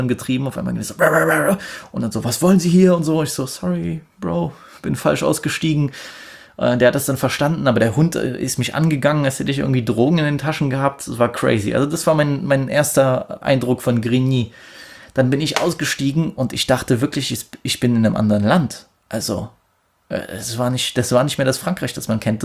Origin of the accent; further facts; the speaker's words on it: Germany; hallo, ich komme aus Deutschland, und ich hätte sagen können, ich bin extra aus Deutschland gekommen